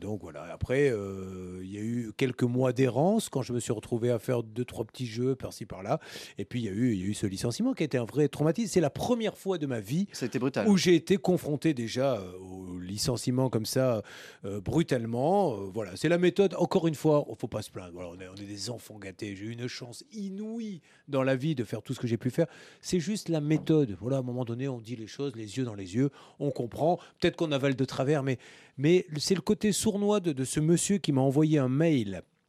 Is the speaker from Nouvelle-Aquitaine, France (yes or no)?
yes; Bordeaux, Nouvelle-Aquitaine, France; Entre Bordelais. Je vais te virer entre Bordelais quand même.